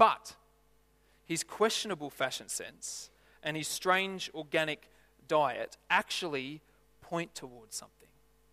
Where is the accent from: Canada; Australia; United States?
Australia; Lithgow, New South Wales; I'm from Lithgow. I've said this before, not that I'm from Lithgow, settle, but I've said before that there's a place just outside of Lithgow